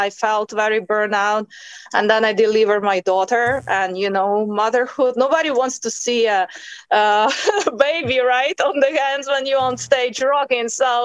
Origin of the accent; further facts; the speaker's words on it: Ukraine; English is a second language; moved away as an adult; also born or lived in United States / China; now in Spain; was born in Ukraine and raised, and maybe I was like 22. I started traveling as a singer on contract base. So in some moment I met my husband and I moved to US.